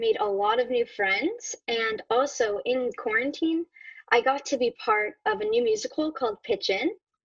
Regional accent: South Brunswick, New Jersey, United States; I'm from South Brunswick, New Jersey.

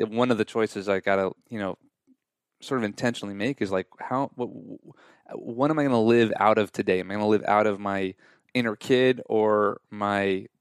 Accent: New York City, New York, United States; I'm like, yeah, I'm actually from New York.

